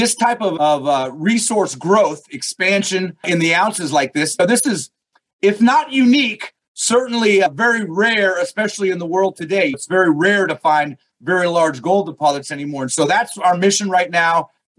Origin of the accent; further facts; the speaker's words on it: Alaska, United States; I'm actually from Alaska